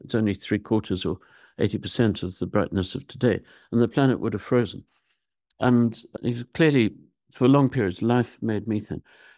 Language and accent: English; Zimbabwe; I came down from Zimbabwe. I grew up in Zimbabwe.